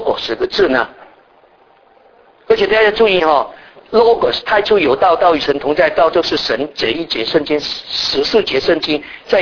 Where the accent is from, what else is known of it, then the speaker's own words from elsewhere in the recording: China; 希腊人对神的观念跟我们中国人的神的观念是很像的